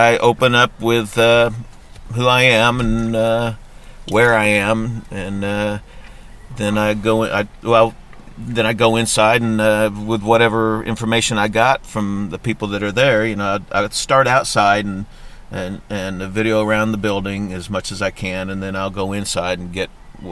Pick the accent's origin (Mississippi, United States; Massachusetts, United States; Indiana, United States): Indiana, United States; You know, growing up in Indiana, you know, you always hear about people that have gone out and seen the Rockies.